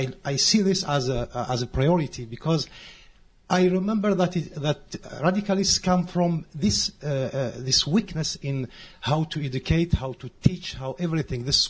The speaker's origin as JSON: {"language": "English", "country": "Algeria", "lives_now": "United States", "said": "I come from Algeria where I lost five or six of my friends."}